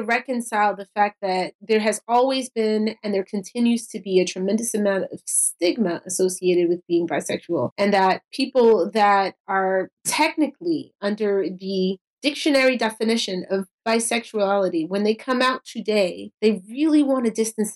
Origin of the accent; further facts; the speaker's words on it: Queens, New York, United States; I'm sorry. I come from Queens. It's always going to be DeRay.